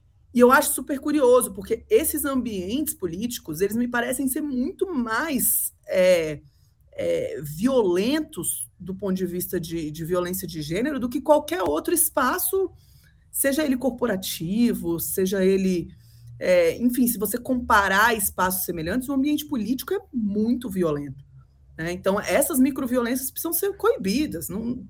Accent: Federal District, Brazil; Eu sou do DF, que elegeu Damares

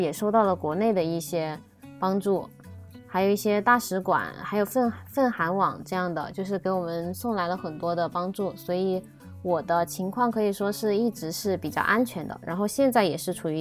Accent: Hunan, China; now in South Korea; 因为我本身是湖南人，所以就是吃辣嘛

